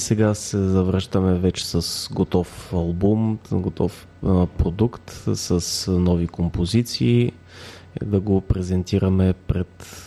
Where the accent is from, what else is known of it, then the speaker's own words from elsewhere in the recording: Veliko Tarnovo, Veliko Tarnovo Province, Bulgaria; аз съм от Велико Търново и винаги съм искал да свира на тази сцена пред двореца в Царевец